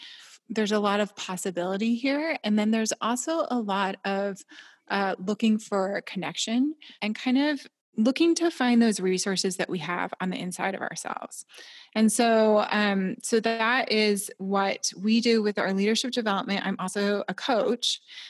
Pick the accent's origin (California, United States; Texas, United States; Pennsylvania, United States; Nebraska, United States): Nebraska, United States; also born or lived in Washington / Georgia; I'm from Nebraska and then I went to university in Washington State and then we moved to Georgia and it was like a brand new land.